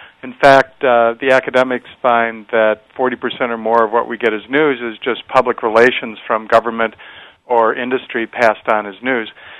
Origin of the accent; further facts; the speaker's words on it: United States; And of course, growing up in the United States, we're all told we don't have propaganda